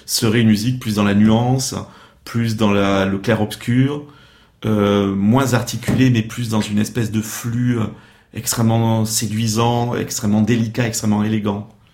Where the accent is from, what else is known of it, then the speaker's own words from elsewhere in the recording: France; first language French; moi je suis d'origine espagnole par ma mère et italienne par mon père, mais je reste un compositeur français, parce que ma langue maternelle est le français et que donc mon oreille est française.